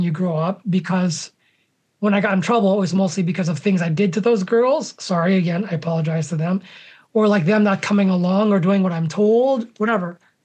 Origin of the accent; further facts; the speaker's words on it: New Jersey, United States; accent: Filipino; But I think what it also did was like it removed some of my accent, likely my Filipino accent. But I did grow up in New Jersey.